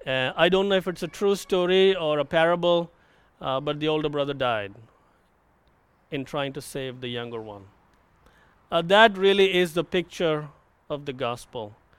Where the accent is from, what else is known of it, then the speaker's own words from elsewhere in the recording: India; now in United States; That was definitely the case for me growing up in India. I grew up in a Hindu family.